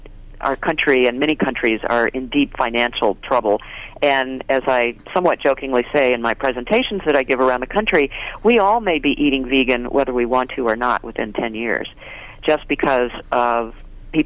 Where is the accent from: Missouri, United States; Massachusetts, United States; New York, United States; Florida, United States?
Missouri, United States; St. Louis; puppy mills in Missouri, which was my hometown in St. Louis